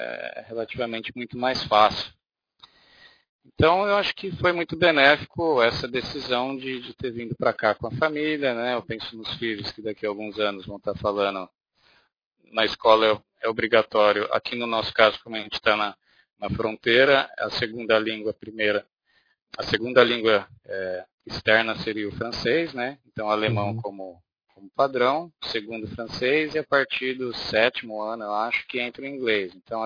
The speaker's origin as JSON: {"language": "Portuguese", "country": "Brazil", "moved": "as an adult", "said": "eu saí do Brasil, aluguei minha casa, né? Uhum. Mas eu saí do Brasil com 10 malas, a família inteira. Minha vida se resumiu em 10 malas."}